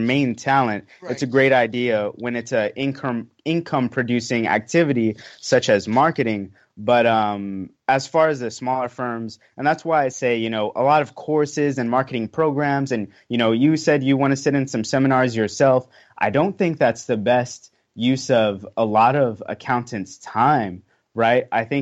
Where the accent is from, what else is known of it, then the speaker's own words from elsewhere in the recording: Texas, United States; back to growing up in Central Texas, from the blue collar environment versus the white collar environment